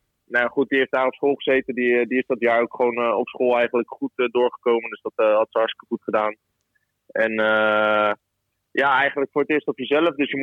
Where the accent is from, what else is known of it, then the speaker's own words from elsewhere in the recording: Rotterdam, South Holland, Netherlands; ik kom natuurlijk zelf uit Rotterdam.